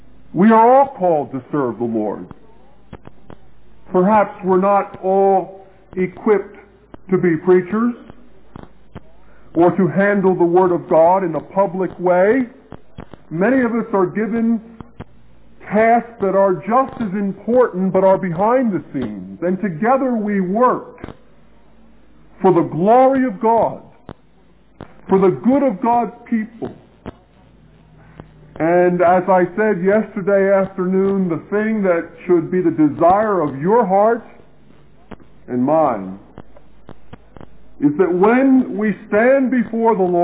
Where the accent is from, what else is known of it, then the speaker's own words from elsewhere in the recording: South Carolina, United States; perhaps I could suggest my home state. It's somewhere right in between, South Carolina.